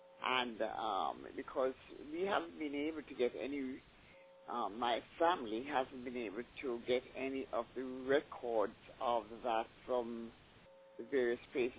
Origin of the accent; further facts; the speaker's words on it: Jamaica; now in Oakville, Canada; I left Jamaica in 1961.